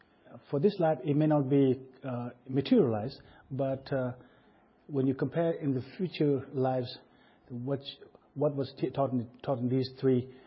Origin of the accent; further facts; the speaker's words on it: United States; born there; Being American, being born in America, and if you just live America, because the reason is I was born in America